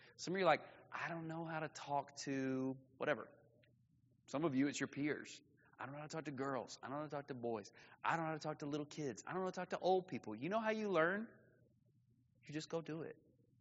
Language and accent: English; Alabama, United States; moved away as an adult; So I grew up in North Alabama, and then I moved to Atlanta and worked with an awesome church with a lot of great people for several years.